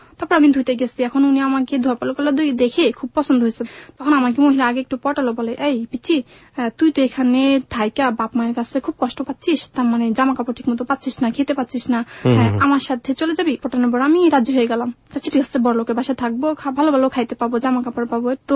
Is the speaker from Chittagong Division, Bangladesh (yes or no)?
yes; Chandpur, Chittagong Division, Bangladesh; now in Dhaka, Bangladesh; চাঁদপুর আমার জেলা